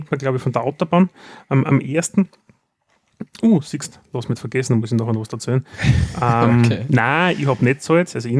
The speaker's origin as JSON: {"language": "German", "country": "Austria", "said": "Was macht das für uns als Österreicher natürlich einfacher?"}